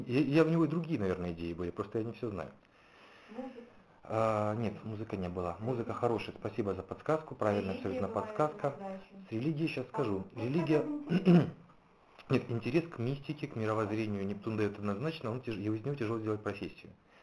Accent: Lysychansk, Luhansk Oblast, Ukraine; это мой родной город Лисичанск на Донбассе, город небольшой, где-то 150-200 тысяч населения, районный центр.

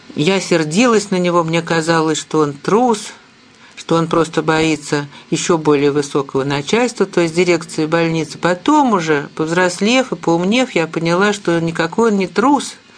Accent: Moscow, Russia; потому что мы обе выросли в Москве

